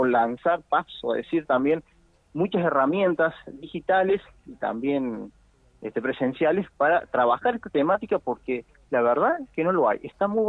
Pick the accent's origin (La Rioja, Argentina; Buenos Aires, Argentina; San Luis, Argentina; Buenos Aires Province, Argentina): San Luis, Argentina; Somos de San Luis Capital